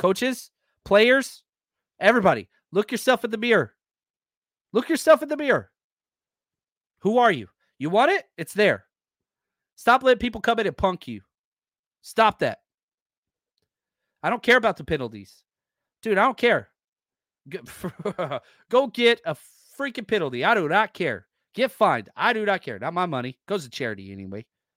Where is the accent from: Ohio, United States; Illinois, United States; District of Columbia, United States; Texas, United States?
Texas, United States; Dallas; I grew up in Dallas, Texas.